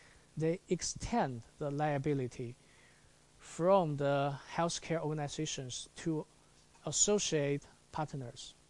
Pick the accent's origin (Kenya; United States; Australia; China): China; English is a second language; For example, I came from China.